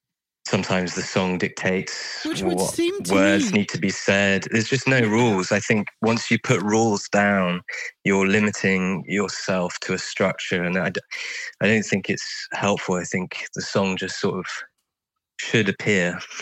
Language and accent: English; Frome, South West England, United Kingdom; I'm from Somerset, which is southwest of England. So we're both sort of country boys, and Nunny is this little village near where I'm from. I'm from Frome, which is this market town in Somerset.